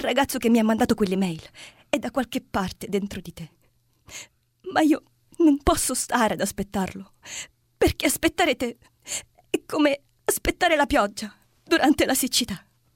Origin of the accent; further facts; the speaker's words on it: Catanzaro, Calabria, Italy; also born or lived in Scafati; Nata a Scafati, vissuta per 20 anni a Catanzaro, vabbè, non esageriamo. E poi per 10 anni a Napoli adesso.